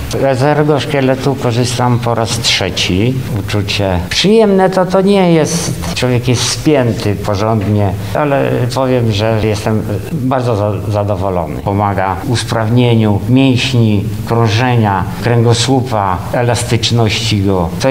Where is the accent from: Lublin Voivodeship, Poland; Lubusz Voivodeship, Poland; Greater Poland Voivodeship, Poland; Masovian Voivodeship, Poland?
Lublin Voivodeship, Poland; Lublin; pochodzę z Lublina. Mam 62 lata.